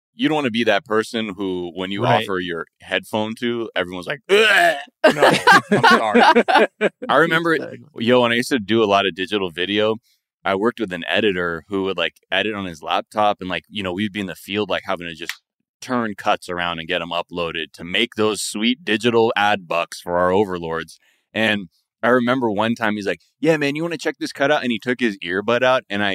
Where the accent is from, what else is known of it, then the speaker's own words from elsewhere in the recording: United States; Oh yeah, of course. I'm American.